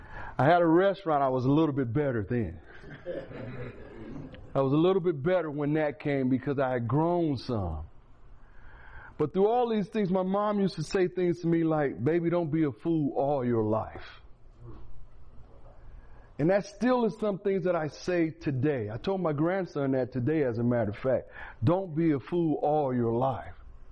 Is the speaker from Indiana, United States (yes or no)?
yes; Fort Wayne, Indiana, United States; also born or lived in Buffalo, United States; We happened to stop in a place called Buffalo, New York. I was born in Buffalo, New York, and I came to Fort Wayne at an early age.